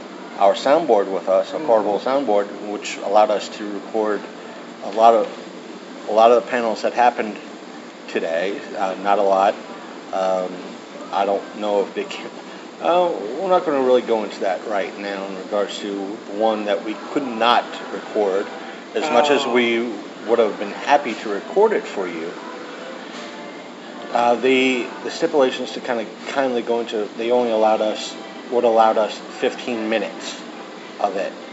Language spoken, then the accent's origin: English; Martinsburg, United States; I'm from Martinsburg. There's odd holes around town.